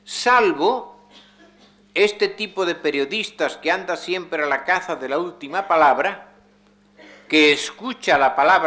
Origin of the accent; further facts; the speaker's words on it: Galicia, Spain; Se trata de un diario de mi tierra. Mi experiencia se limita casi exclusivamente a Galicia.